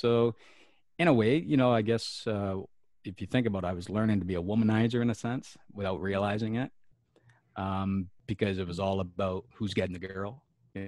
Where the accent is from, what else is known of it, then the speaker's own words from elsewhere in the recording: Nova Scotia, Canada; I wasn't born there. I was born in Cape Breton Island, I'm an island boy, over in Nova Scotia there on the East Coast, where people talk a lot faster, and you definitely know there's an accent there.